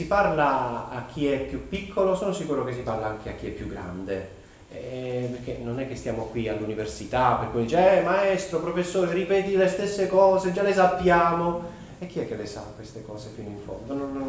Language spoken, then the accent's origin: Italian; Basilicata, Italy; vengo dalla Basilicata, ecco.